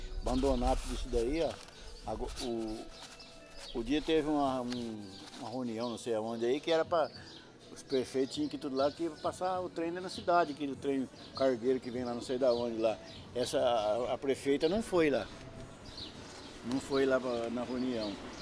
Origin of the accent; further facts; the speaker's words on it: Bauru, São Paulo, Brazil; 50 anos, eu nasci e criado em Bauru.